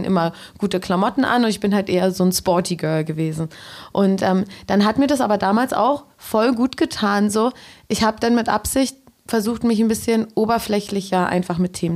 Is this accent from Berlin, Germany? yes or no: yes; Berlin, Germany; Und ich komme halt aus Köpenick, also so ein bisschen so bodenständiger.